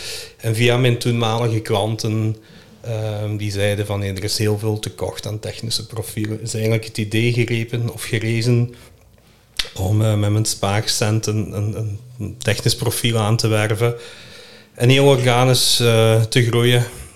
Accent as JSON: {"language": "Dutch", "town": "Sint-Truiden", "region": "Flanders", "country": "Belgium", "tie": "born or raised there", "said": "42 jaar, geboren en getogen in Sint-Truiden."}